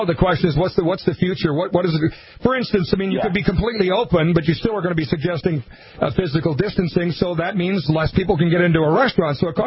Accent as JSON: {"language": "English", "town": "Montevideo", "region": "Minnesota", "country": "United States", "tie": "born or raised there", "said": "Well, from one small-town Minnesota boy to another, I grew up in Montevideo, by the way"}